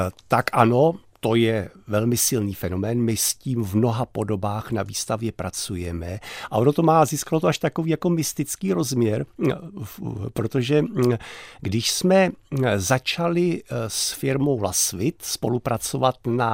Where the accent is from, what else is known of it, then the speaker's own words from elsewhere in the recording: Vyšší Brod, South Bohemian Region, Czechia; Já jsem vyrůstal ve Vyšším Brodě, tedy u řeky, která teče, ale chatu jsme měli na Lipně, u řeky, která je zastavená.